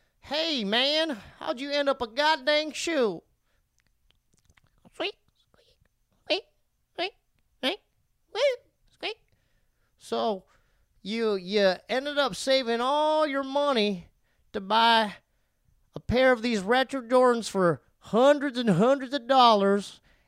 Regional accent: Bryan, Texas, United States; I'm back in my hometown of Bryan, Texas, man.

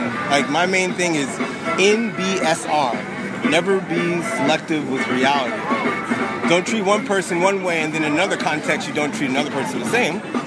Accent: the South, United States; I'm from the South, so I know firsthand anything that appears on TV

